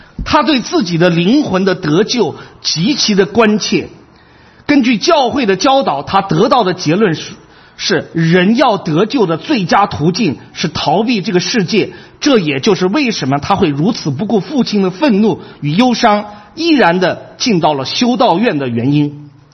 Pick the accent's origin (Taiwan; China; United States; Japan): China; 我们中国人是为了世上的财富哈，我们是忍受一切啊。